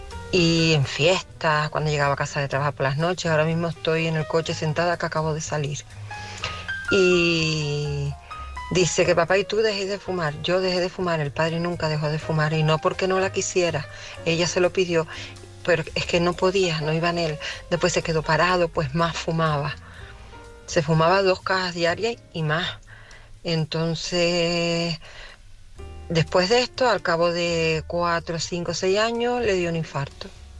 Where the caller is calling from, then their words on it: Tenerife, Canary Islands, Spain; de Tenerife